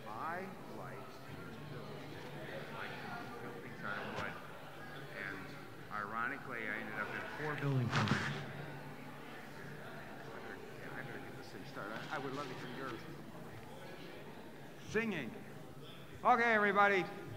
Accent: Illinois, United States; Hey, we're from Illinois. We're not used to these cold temperatures.

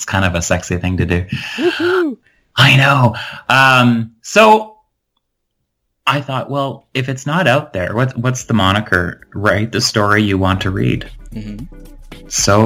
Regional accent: Winnipeg, Manitoba, Canada; Well, I grew up in Winnipeg, Manitoba, and it's a very old city.

